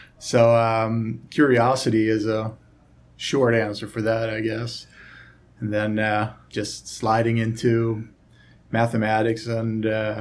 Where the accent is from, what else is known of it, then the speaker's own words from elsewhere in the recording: Sweden; English is a second language; because I'm from Sweden